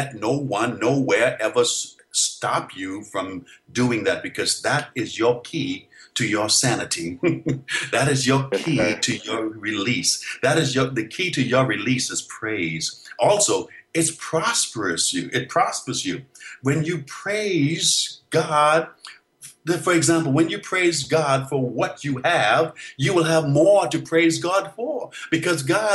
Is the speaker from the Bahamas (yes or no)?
yes; Bahamas; If you're in the Bahamas, my hometown, where I was born, where I entered into the earth realm, call me from the Bahamas.